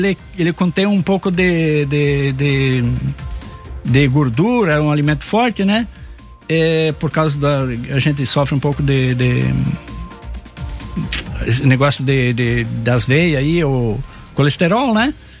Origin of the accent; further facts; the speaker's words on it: Santa Catarina, Brazil; Eu sou natural de Santa Catarina, né, do centro de Santa Catarina, bem próximo da região mais fria do Brasil, que é Urupema e Lages